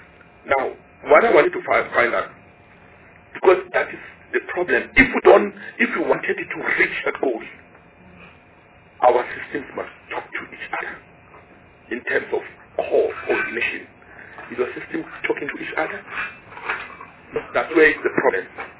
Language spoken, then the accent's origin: English; Mpumalanga, South Africa; I'm from Mpumalanga province.